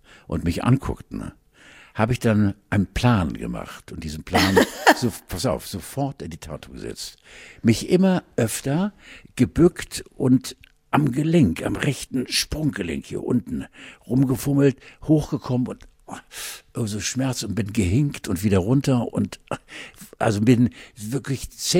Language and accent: German; Schleswig-Holstein, Germany; als Schleswig-Holsteiner in Hamburg.